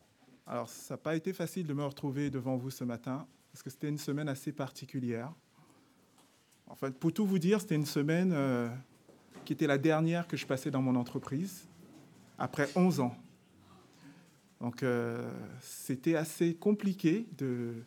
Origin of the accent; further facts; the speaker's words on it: Cameroon; quand je viens du Cameroun, c'est vrai que quand je discutais avec mes copains, souvent dans les cours de récréation, au lycée, au collège